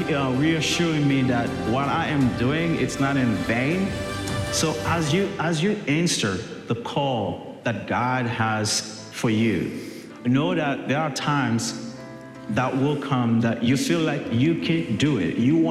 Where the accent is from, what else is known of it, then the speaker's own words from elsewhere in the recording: Haiti; English is a second language; I am from Haiti, and I've been coming to Mission Hill for about 14 years and a few months.